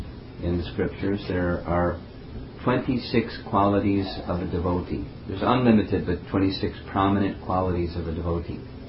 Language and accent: English; United States; When I was a little boy growing up in America and I heard about heaven